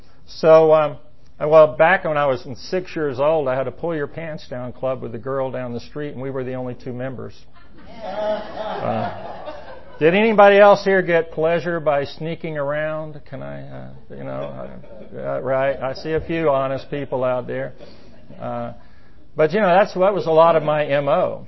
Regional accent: Marietta, Georgia, United States; also born or lived in Atlanta / East Point; Anyway, I was born in Atlanta in 1955. I'm 62 years old. Spent first few years down in East Point, and in 64 we moved up to Marietta into a new neighborhood.

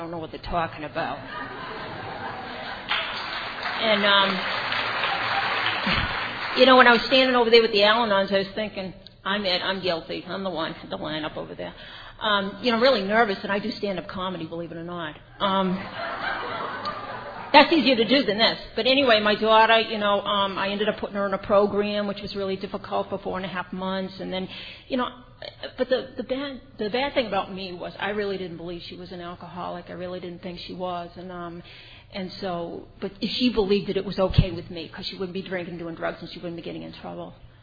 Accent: Massachusetts, United States; And I guess I'm a double winner. And I'm from Massachusetts, and yes, I do park my car in Harvard Yard.

